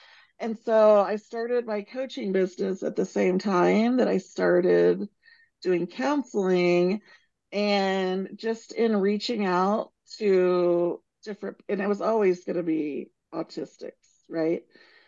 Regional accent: Kansas City, United States; I grew up in Kansas City.

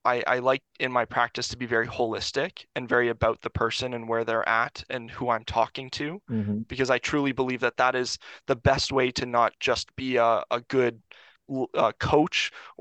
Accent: Canada; I'm actually from Canada.

